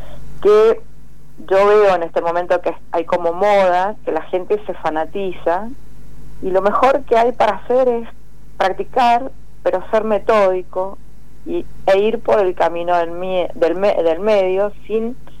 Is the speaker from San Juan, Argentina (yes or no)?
no; Mendoza, Argentina; now in Buenos Aires, Argentina; yo soy del interior de Mendoza, vine a vivir a Buenos Aires y me enfermé de insomnio.